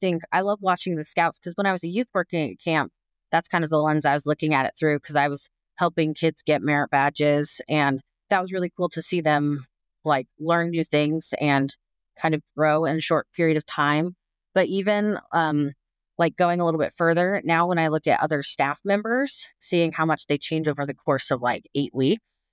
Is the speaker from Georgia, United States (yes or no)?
no; Utah, United States; So, like I said, I grew up here in Utah